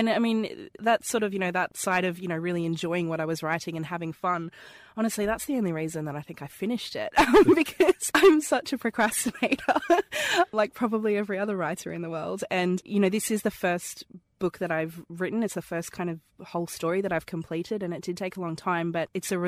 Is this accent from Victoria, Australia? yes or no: no; Queensland, Australia; You can clearly hear that I talk funny. I am Australian. I live on the from the Sunshine Coast, which is about 20 minutes from Steve Owen's zoo.